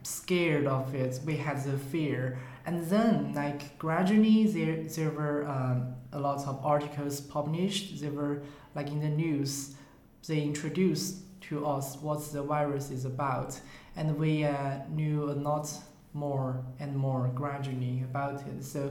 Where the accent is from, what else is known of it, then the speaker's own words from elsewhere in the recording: Sichuan, China; moved away as an adult; also born or lived in Beijing; now in Tartu, Estonia; a master's student here in Tartu, University of Tartu. And I was from China, Sichuan province, and I grew up there for 18 years. Then I came to Beijing to study philosophy for 4 years. And after that, I came to here, Estonia.